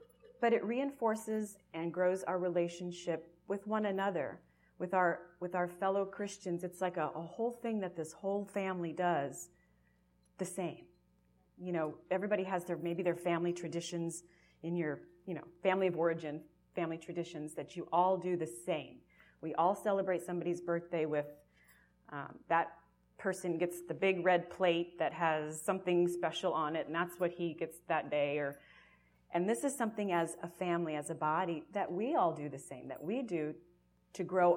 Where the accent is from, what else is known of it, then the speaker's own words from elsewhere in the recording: Albuquerque, New Mexico, United States; We're from Albuquerque. I just met another Albuquerque friend this morning.